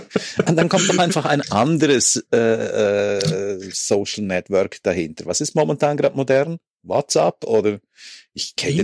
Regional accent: Switzerland; Typisches Beispiel, das wir ja dauernd als Schweizer von den Deutschen hören

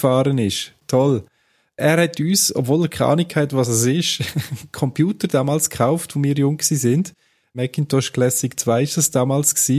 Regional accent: Graubünden, Switzerland; Wir sind im Bündnerland aufgewachsen, also am Arsch der Welt.

